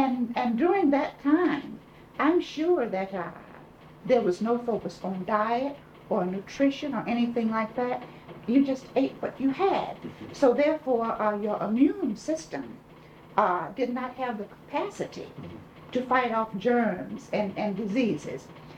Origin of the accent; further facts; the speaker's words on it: Pendleton, United States; But I don't ever recall that growing up in Pendleton, ever recall hearing of anyone going to the hospital.